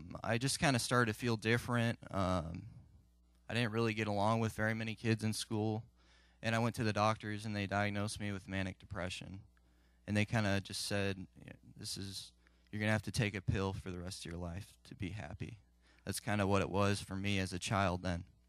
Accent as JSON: {"language": "English", "town": "LaPorte", "region": "Indiana", "country": "United States", "said": "I'm 23 years old, and I'm from LaPorte, Indiana. I grew up in this church."}